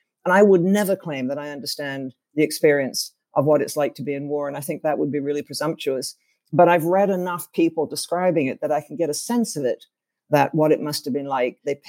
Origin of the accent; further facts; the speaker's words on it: Canada; I grew up in Canada. I've lived in Canada most of my life.